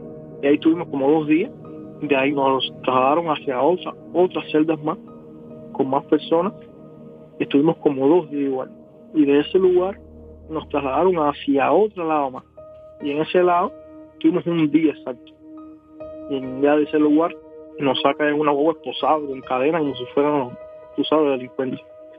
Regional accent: Cuba; solamente que somos cubanos

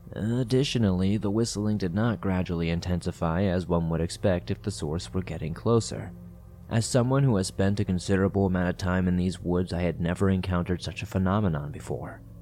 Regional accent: Lancaster, Pennsylvania, United States; I'm from Lancaster, Pennsylvania, and this incident occurred in January of last year in the middle of winter.

